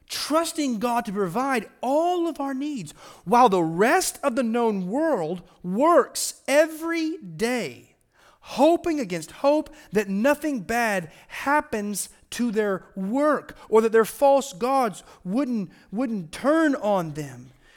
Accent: Florida, United States; I'm from Florida. It's tropical hot.

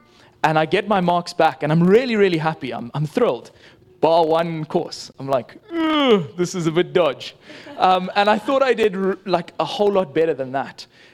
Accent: Zambia; now in Ireland; I'm from Zambia, not Germany. But, I have the beautiful privilege of growing up there, but long story short, God really blessed me with the opportunity to go study in Ireland. And so I've been studying electrical engineering in Ireland for the last 2 years or so.

